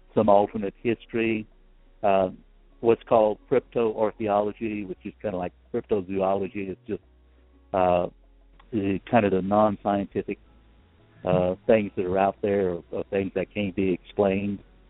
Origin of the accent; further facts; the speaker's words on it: Abbeville, Louisiana, United States; I'm originally from Abbeville, Louisiana, which is incidentally where they filmed the remake of The Blob back in '88.